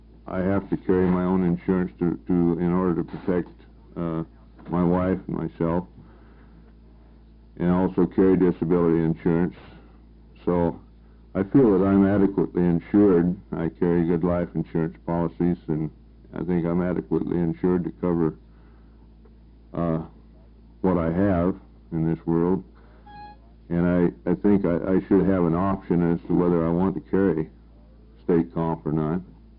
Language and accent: English; Klamath Falls, Oregon, United States; I'm also from Klamath Falls